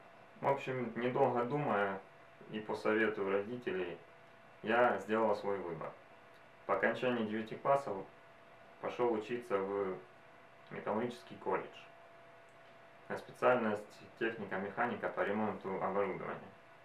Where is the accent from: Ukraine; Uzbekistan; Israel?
Ukraine; я из Украины, живу в городе Запорожье.